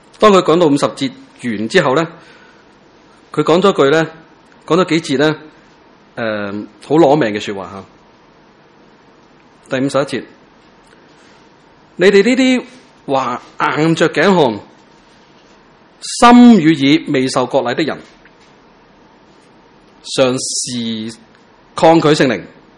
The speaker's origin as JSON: {"language": "Chinese", "country": "Hong Kong", "said": "即如果你说我们香港人，我们就说他什么不懂做啦"}